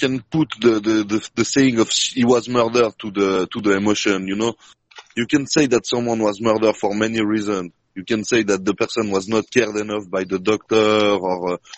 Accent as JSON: {"language": "English", "region": "Geneva", "country": "Switzerland", "said": "from Geneva, Switzerland."}